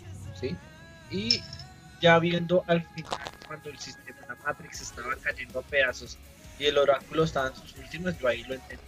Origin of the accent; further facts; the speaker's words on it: Colombia; y a nosotros como colombianos, yo me siento muy identificado con las votaciones